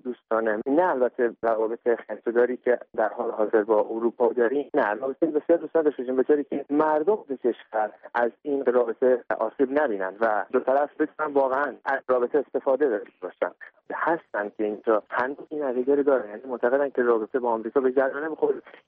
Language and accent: Persian; Iran; به عنوان یک ایرانی